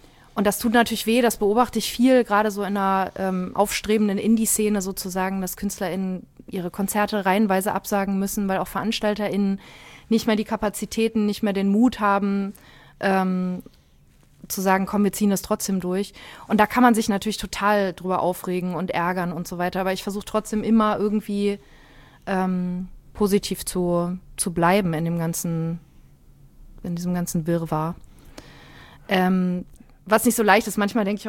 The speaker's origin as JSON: {"language": "German", "region": "North Rhine-Westphalia", "country": "Germany", "tie": "born or raised there", "lives_now": "Cologne, Germany", "said": "Und dann haben wir noch ein paar Jährchen in Berlin gelebt und sind aber kurz nach der Wende dann Richtung Rheinland gezogen. Also ich bin im Rheinland groß geworden. Und so in der Nähe von Düsseldorf"}